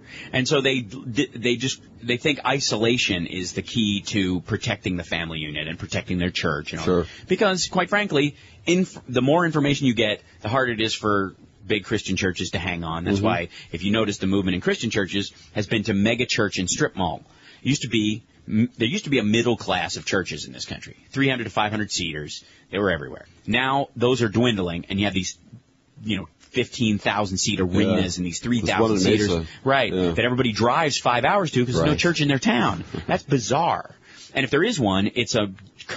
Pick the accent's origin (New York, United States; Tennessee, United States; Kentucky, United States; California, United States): Kentucky, United States; Yeah, I think there's a couple of belief systems in the South, and I grew up in Kentucky, and one of them is ignorance equals innocence.